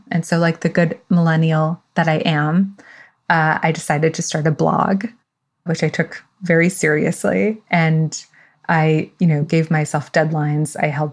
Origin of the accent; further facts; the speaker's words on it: New York City, New York, United States; born there; I was born in New York City. Both my parents are immigrants. My dad is from Tunisia, North Africa.